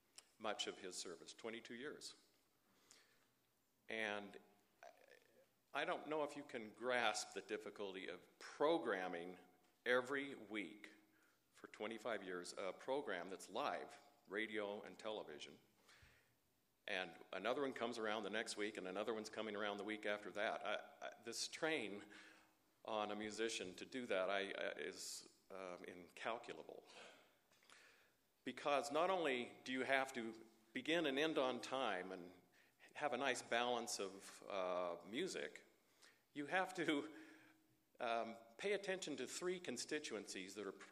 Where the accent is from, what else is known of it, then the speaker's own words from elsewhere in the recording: Salt Lake City, Utah, United States; I grew up in the East Mill Creek Second Ward in Salt Lake City, and Jerry was in the First Ward.